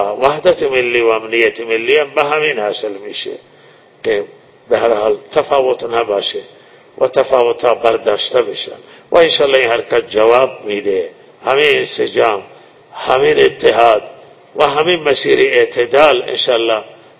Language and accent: Persian; Iran; ما صدها سالی که هوا و اجداد ما در جد دفنان و ما ایرانی بودیم